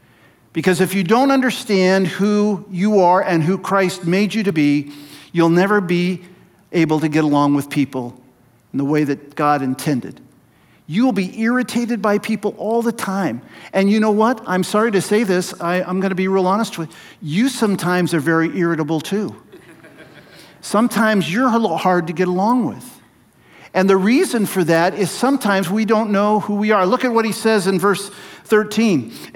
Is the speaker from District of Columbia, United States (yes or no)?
no; Walla Walla, Washington, United States; born there; But I said … I was born on August 22nd, 1951 in Walla Walla, Washington.